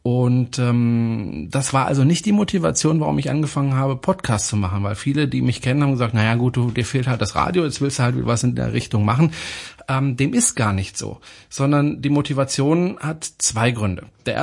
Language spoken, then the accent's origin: German; Freiburg, Baden-Württemberg, Germany; born there; also born or lived in Stuttgart; now in Horb am Neckar, Germany; Ich bin gebürtiger Freiburger. Mein Vater ist Franzose, meine Mutter ist Deutsche, deswegen bin ich auch zweisprachig aufgewachsen. Bin dann über Stuttgart schließlich nach Horb am Neckar gelandet.